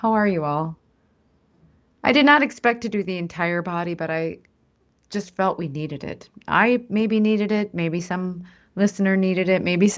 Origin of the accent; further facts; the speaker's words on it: Minnesota, United States; I remember growing up in Minnesota in the winter